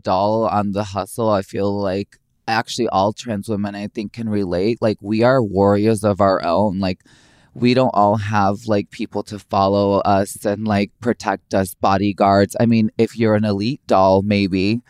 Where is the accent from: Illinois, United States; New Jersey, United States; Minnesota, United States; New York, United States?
Illinois, United States; Chicago; Like, because I grew up mostly around Latino and Blacks. Growing up in Chicago, it's very urban. So I didn't have many white friends.